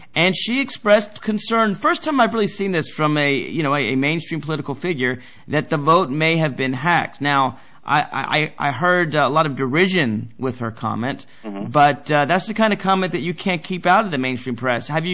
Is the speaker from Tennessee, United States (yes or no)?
yes; Tennessee, United States; I'm actually from Tennessee, but I have not been enough to Valdosta